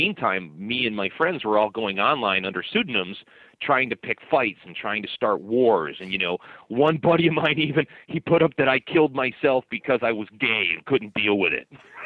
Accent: Chicago, Illinois, United States; It went all the way back to my hometown in Chicago.

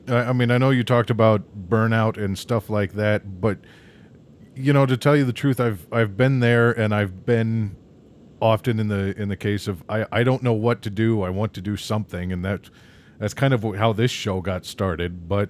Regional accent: Tornado Alley, United States; Of course, I grew up in Tornado Alley, so I guess rightfully so.

